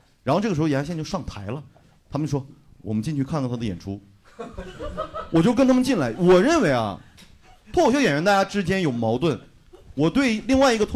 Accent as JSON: {"language": "Chinese", "region": "Northeast China", "country": "China", "said": "首先，我是一个东北人啊"}